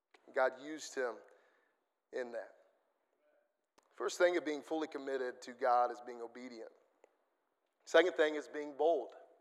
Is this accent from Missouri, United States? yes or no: yes; Missouri, United States; I grew up in Missouri. And in Missouri, there's about, I don't know, 75-80% Catholic and Lutheran.